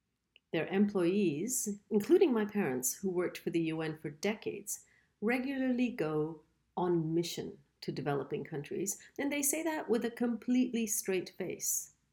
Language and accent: English; India; I'm Indian